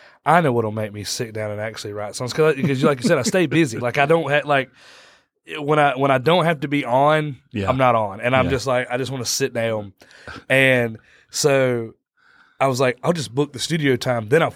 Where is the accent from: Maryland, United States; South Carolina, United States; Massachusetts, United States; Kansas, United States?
South Carolina, United States; Greenville; I was born in Greenville. I'm born and raised here.